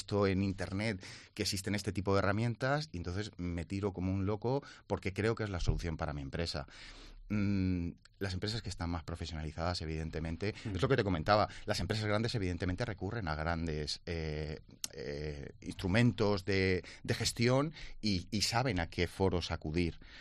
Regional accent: Alicante, Valencian Community, Spain; Yo soy de Alicante y creo que es muy necesario que haya networking en Alicante

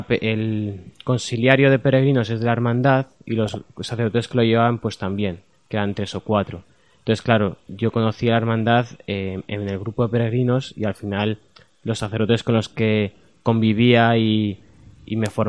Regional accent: Madrid, Community of Madrid, Spain; also born or lived in Talavera; Pues un poco mitad y mitad, entre Madrid y Talavera, porque vivía en Madrid, pero mis padres, al ser de Talavera, íbamos todos los fines de semana, en verano, en Navidades

